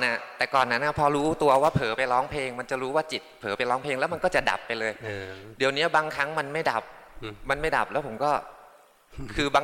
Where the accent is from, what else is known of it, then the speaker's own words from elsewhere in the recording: Chanthaburi, Thailand; ผมก็มาจากจันทร์ครับ